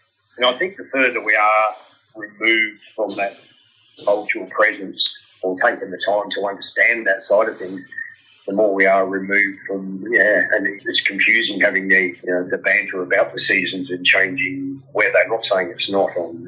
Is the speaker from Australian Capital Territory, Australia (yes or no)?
no; Tasmania, Australia; moved away; I was certainly growing up in Tassie